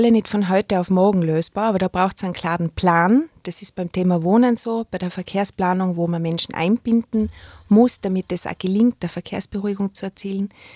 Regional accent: Innsbruck, Tyrol, Austria; ich bin Innsbruckerin mit Leib und Seele und ich möchte das Leben in unserer Stadt für alle verbessern

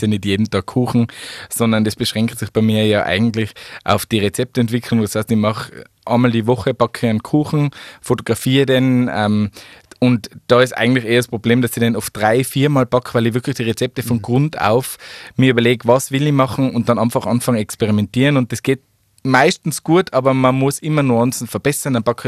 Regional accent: Tyrol, Austria; Das hat sich so über die Jahre irgendwie entwickelt, aber ich bin ein waschechter Tiroler.

